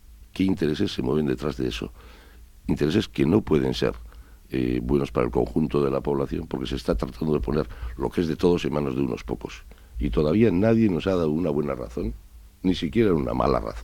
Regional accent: Basque Country, Spain; yo soy republicano, pero republicano vasco, no soy republicano español

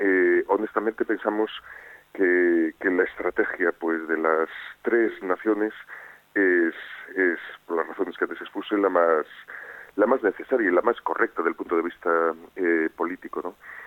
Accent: Galicia, Spain; de mi pueblo, naturalmente, del pueblo gallego

